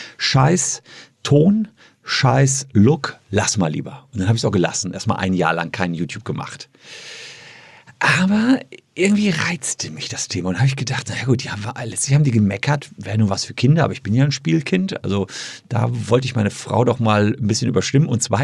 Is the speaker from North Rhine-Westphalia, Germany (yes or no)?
yes; Gevelsberg, North Rhine-Westphalia, Germany; in Gevelsberg, meine Heimatstadt